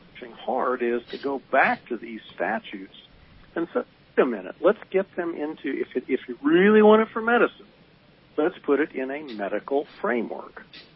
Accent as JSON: {"language": "English", "region": "Kansas", "country": "United States", "tie": "born or raised there", "said": "Well, you know, my home state of Kansas, and I've lived here all my life, practiced here, has not had medical marijuana"}